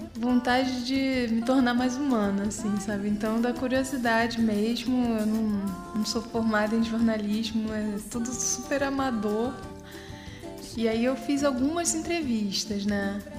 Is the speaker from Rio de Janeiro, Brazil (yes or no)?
yes; Rio de Janeiro, Brazil; nasci aqui, sempre morei aqui no Rio de Janeiro